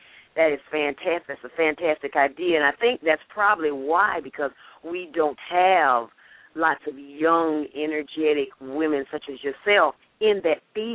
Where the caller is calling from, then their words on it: Columbus, Georgia, United States; I'm calling from Columbus, Georgia.